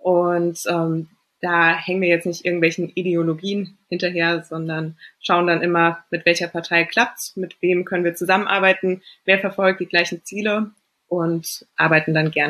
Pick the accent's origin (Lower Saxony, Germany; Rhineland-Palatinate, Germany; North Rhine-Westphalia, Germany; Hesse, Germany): Hesse, Germany; Frankfurt; now in Rödermark, Germany; ich bin 30 Jahre alt, komme gebürtig aus Frankfurt, lebe jetzt in Rödermark, das ist ein Vorort von Frankfurt.